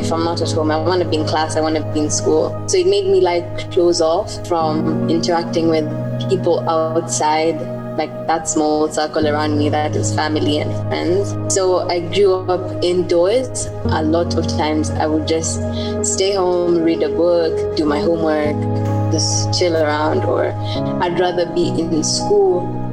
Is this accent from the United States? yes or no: no; Kakamega County, Kenya; I come from Kakamega County, which is like an 8-hour bus ride from the city, Nairobi. It's really dominated with the Luya community. That's where we have settled, because my dad is Luya.